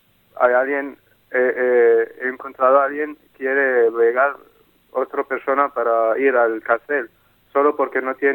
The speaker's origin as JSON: {"language": "Spanish", "country": "Syria", "second_language": "Spanish", "said": "Por ejemplo, soy de Siria y no quiero un asilo político."}